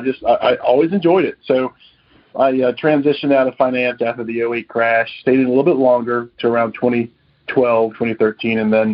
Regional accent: Wilmington, North Carolina, United States; Yeah, I was born and raised in the Wilmington area at the coast of North Carolina, went to business school in East Carolina

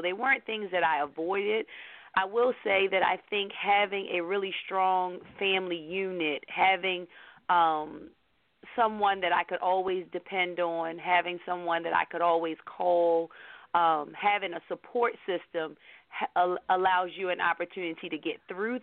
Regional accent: Baltimore, Maryland, United States; So it was great growing up in Baltimore. It's what made me the woman I am today.

